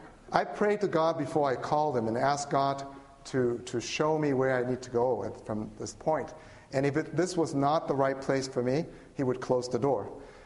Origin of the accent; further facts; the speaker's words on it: Singapore; It is as if a part of it is so familiar to my culture growing up in Singapore, being a Chinese in heritage, yet another part of it is so foreign, the communist, atheistic part.